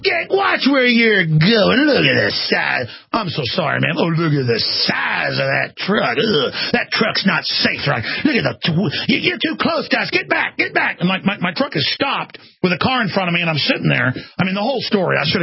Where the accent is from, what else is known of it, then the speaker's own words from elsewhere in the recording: California, United States; we're from California, but we're not all bad.